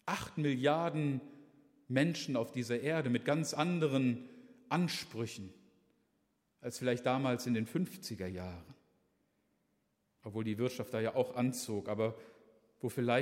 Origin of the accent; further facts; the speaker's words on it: Harz, Germany; born there; ich komme aus dem Harz gebürtig